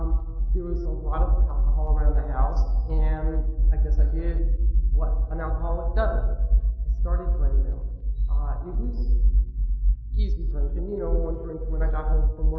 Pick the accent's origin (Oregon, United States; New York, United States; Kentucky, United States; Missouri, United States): New York, United States; Queens; I grew up in Queens. I guess in a pretty normal household.